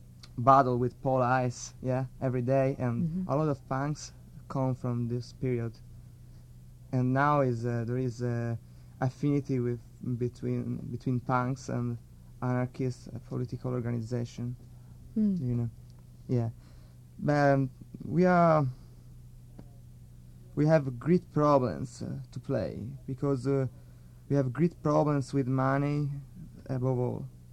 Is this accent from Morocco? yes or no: no; Florence, Tuscany, Italy; English is a second language; Very well. And we are five guys from Florence, yeah.